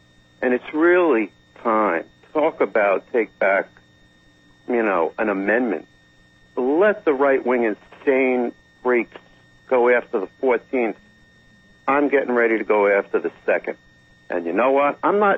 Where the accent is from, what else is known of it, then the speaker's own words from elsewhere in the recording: New York, United States; from my birth till right now, I haven't heard one reason ever in my life growing up in New York why somebody would have a gun in their home.